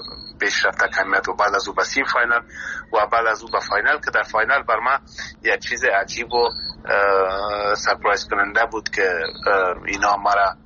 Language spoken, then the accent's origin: Persian; Afghanistan; زمانی که بعضی ها پرسان میکردن از کجا هستی، میگفتم از افغانستان